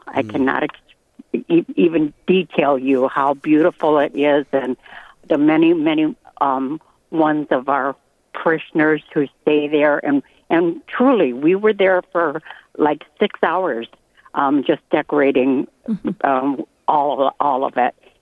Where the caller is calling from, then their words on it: Maumee, Ohio, United States; I'm calling from Maumee, Ohio, as I stated to Jerry, and our beautiful, beautiful church that we have has a committee of about five ladies and one guy